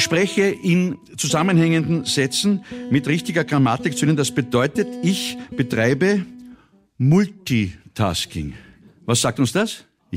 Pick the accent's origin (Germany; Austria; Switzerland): Austria; Upper Austria; born there; Ich bin ein geborener Oberösterreicher.